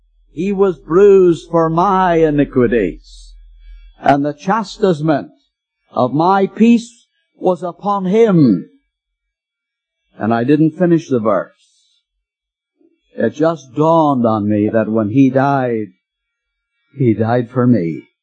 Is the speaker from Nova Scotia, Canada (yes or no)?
yes; Nova Scotia, Canada; born there; Now I'm a blue nose. I was born in Nova Scotia.